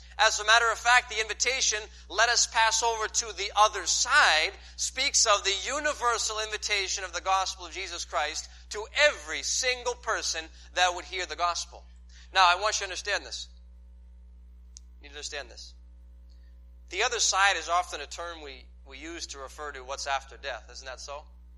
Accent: New England, United States; I don't know, again, I'm from the north, I'm from New England. I'm not sure how strong these false doctrines are down the south.

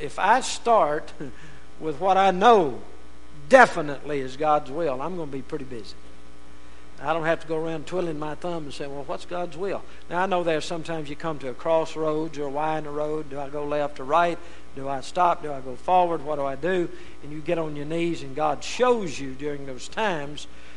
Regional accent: Rayville, Louisiana, United States; because it was so much like my hometown, just exactly like Rayville, Louisiana.

